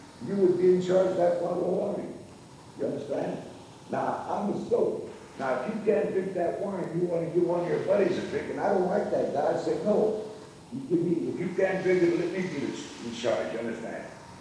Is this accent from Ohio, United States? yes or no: yes; Blair, Ohio, United States; now in Youngstown, United States; So in 1925, I came from Blair, Ohio. And we went on strike and I landed in Youngstown. I knew some people in Youngstown. So I came to Youngstown